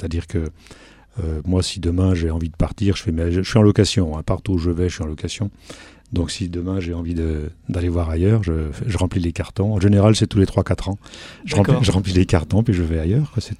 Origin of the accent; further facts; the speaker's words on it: Avallon, Bourgogne-Franche-Comté, France; accent: local; moved away as an adult; also born or lived in Lyon; Je suis né à Avallon, donc j'ai fait toute mon enfance dans la région, un petit peu au nord de la Nièvre, puisque j'ai fait mes études à Clamecy. Et puis à partir de 18 ans, je suis parti sur la région lyonnaise.